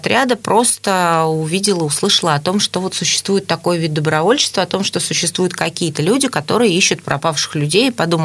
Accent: Moscow Oblast, Russia; Я из Московской области, супруг мой из города Владимир.

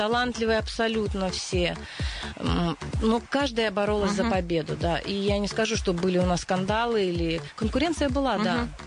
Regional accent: Prokopyevsk, Kemerovo Oblast, Russia; я сама из Прокопьевска, с Кузбасса.

